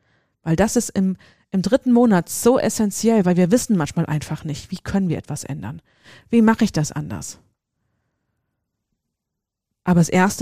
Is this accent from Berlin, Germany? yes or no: no; Hesse, Germany; accent: Hessian; obwohl ich es eigentlich mit meinem hessischen Dialekt einfach nur spaßig gemeint habe.